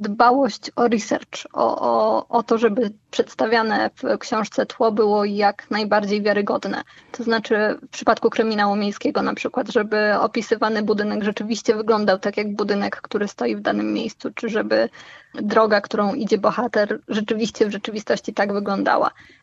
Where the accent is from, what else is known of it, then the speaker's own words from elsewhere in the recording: Wrocław, Lower Silesian Voivodeship, Poland; wrocławianka.